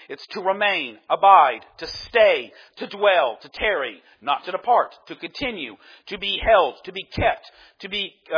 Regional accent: United States; I'm American, and I got rights and rights and rights.

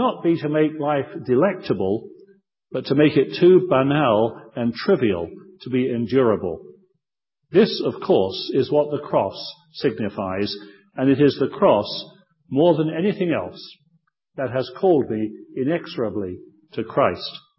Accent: Croydon, London, United Kingdom; He was also incidentally born in my hometown of Croydon in England

